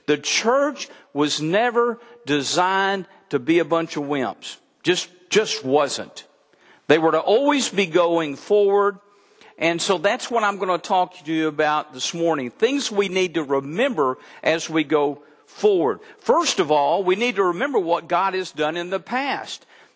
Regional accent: Texas, United States; Now, I'm a Texan.

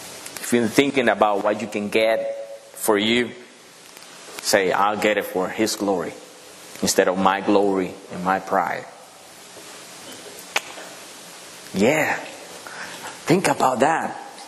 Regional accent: Dominican Republic; English is a second language; I know I'm from Dominican Republic. And I think you can notice that, right? In my language.

